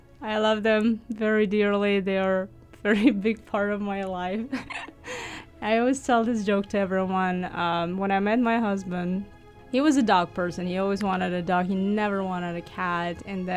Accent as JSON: {"language": "English", "country": "Uzbekistan", "tie": "born or raised there", "second_language": "English", "moved": "as an adult", "lives_now": "United States", "said": "Originally, I am from Uzbekistan, born and raised, received my education up to a bachelor's degree. And after that, I came to the States to get my master's degree at the university in South Florida called Lynn University."}